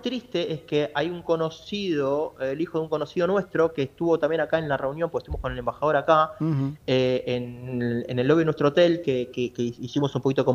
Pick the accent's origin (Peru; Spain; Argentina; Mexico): Argentina; familias, somos 12 de nuestro grupo, pero en el ticket de reserva somos 17 argentinos, acá con este número de reserva.